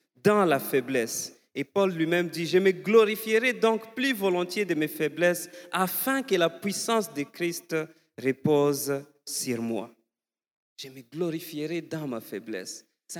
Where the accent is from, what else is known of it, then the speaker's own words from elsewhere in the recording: DR Congo; Mais à un moment, il fallait que je rentre ici, chez nous, au Congo. C'était en 2017, en décembre.